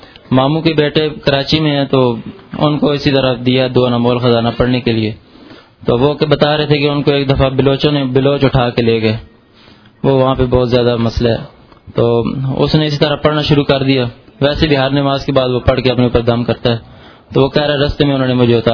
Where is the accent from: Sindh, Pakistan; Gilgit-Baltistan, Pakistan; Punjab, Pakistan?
Punjab, Pakistan; Chakwal; میں چکوال سے آیا ہوں